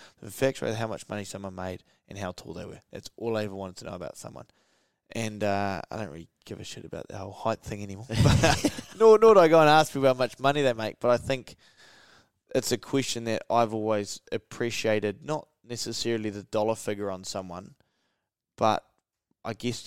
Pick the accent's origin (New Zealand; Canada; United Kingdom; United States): New Zealand; Gisborne; A really kind of funny and like reference point that I look back to is growing up in Gizzy, the way I was kind of brought up, my uncle was like my hero, right?